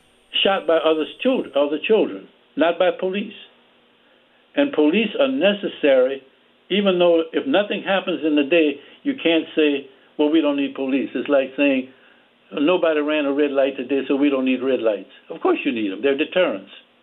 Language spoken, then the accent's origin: English; New Orleans, Louisiana, United States; growing up in the South, I was brutalized by police myself. There were people assigned to the black community in New Orleans, Louisiana, where I grew up.